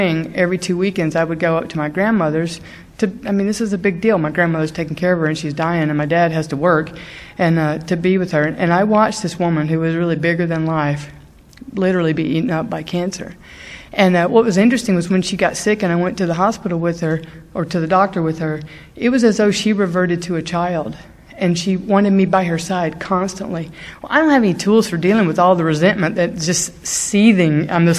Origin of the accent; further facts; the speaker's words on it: Mississippi, United States; when I was growing up in Mississippi in college down there, we had to drive 2.5 hours to a gay bar in Alabama.